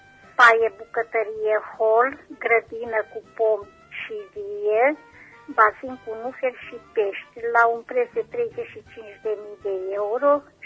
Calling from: Reșița, Caraș-Severin, Romania; sunt din Reșița, Galizica

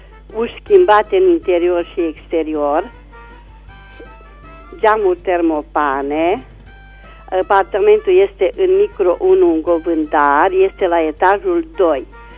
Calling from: Reșița, Caraș-Severin, Romania; sunt din Reciți.

